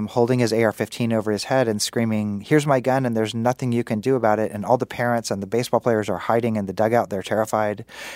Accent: Kansas City, Kansas, United States; as you mentioned, Kansas, I'm from Kansas City, and I kind of saw this happening as I was growing up.

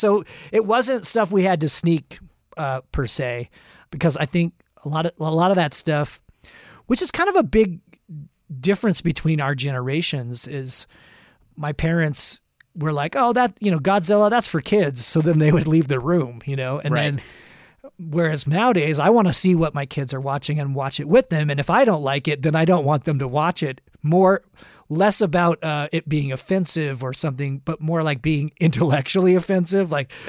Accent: Los Angeles, California, United States; being in LA, growing up in Los Angeles, there was a weird stations and cable access.

